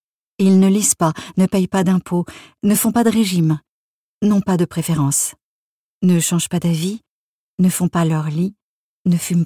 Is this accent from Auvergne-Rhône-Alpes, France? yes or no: no; Grand Est, France; born there; Je suis née sous X, dans les Ardennes, au nord du département, dans ce coin qui fricote avec la Belgique.